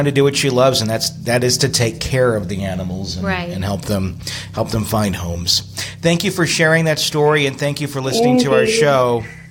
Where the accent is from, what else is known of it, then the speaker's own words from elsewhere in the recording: Fond du Lac, Wisconsin, United States; Because I grew up there in Wisconsin, in Fond du Lac.